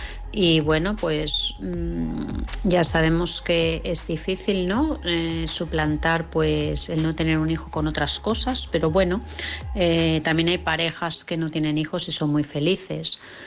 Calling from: Vilassar de Mar, Catalonia, Spain; de Vilassar de Mar.

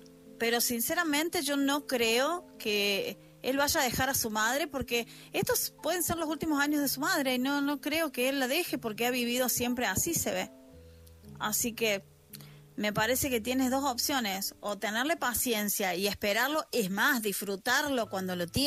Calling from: Argentina; desde Argentina

